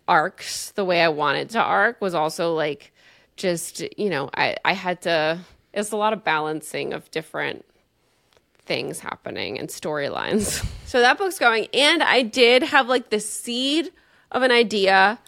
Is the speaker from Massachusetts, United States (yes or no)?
no; New Jersey, United States; I'm from New Jersey. What do you want from me?